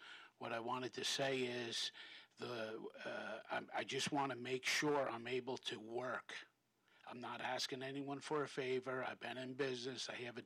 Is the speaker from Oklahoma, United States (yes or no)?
no; Saugerties, New York, United States; I'm from Saugerties, the hamlet of Glasgow.